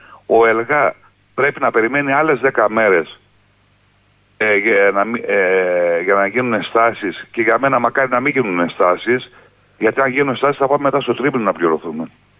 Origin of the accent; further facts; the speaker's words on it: Western Macedonia, Greece; στο χωριό μου, πάνω από το χωριό μέχρι και το Βίτσι, υπήρχαν δηλωμένες αμυγδαλές